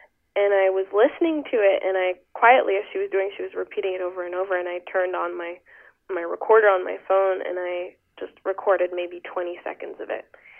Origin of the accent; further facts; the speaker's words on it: Quebec, Canada; I'm of Afro-Caribbean descent and I'm from Quebec, and that came with a certain amount of challenges figuring out who I was